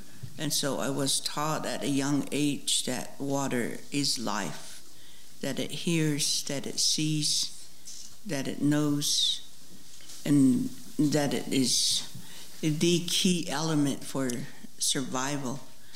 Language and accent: English; Southwest, United States; I'm from the Southwest, and their water is very scarce.